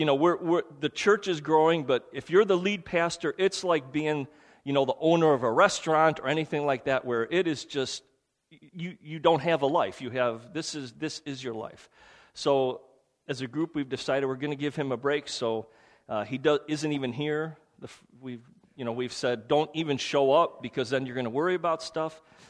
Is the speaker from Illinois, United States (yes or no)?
yes; Chicago, Illinois, United States; I was raised in the Chicago area, raised Roman Catholic